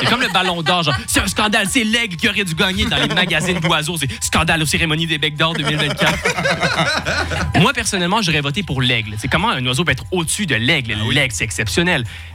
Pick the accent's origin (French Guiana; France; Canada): Canada; Quebec; Honnêtement, moi, je trouve ça fou en tant que Canadien.